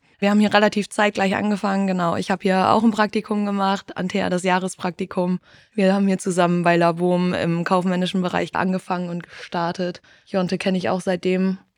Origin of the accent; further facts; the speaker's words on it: Hude, Lower Saxony, Germany; Das ist das Gute, wir kommen alle aus Hude und man kennt sich, ne?